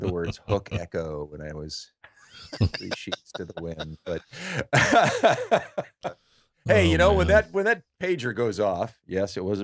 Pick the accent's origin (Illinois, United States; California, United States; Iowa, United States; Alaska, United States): Iowa, United States; and didn't really hear him, you know, when I was growing up in Iowa.